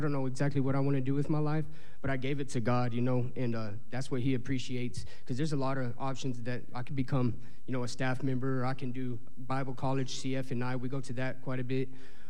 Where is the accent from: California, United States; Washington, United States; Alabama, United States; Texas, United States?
Texas, United States; Midland; I'm from Midland, Texas. And I was all the way until 11 years old.